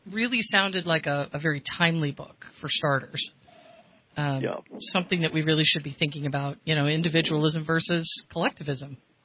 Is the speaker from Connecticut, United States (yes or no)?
yes; Connecticut, United States; I grew up in Connecticut.